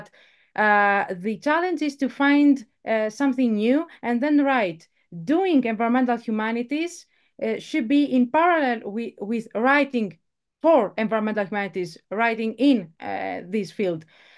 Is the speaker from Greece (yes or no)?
yes; Greece; English is a second language; because I'm from Greece